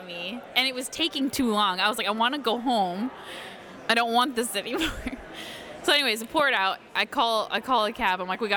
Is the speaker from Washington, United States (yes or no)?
yes; Seattle, Washington, United States; Start talking about how we're from Seattle, and they were like, oh, I love Seattle